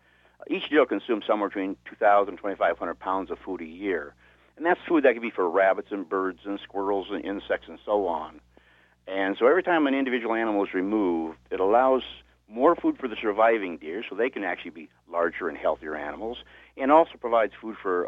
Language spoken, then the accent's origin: English; Michigan, United States; From my experience, I grew up in northern Michigan. I grew up near Alpena.